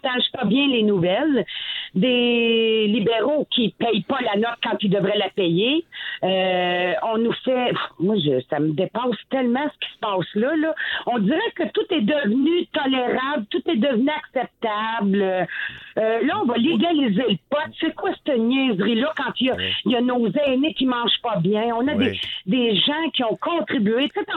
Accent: Shawinigan, Quebec, Canada; now in Ottawa, Canada; En fait, je suis une ancienne trifluvienne, mon cher monsieur. Je suis native de Shawinigan.

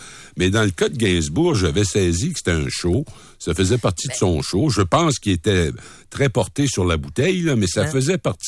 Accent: Rimouski, Quebec, Canada; Si je pars puis je m'en vais dans mon patelin natal de Rimouski

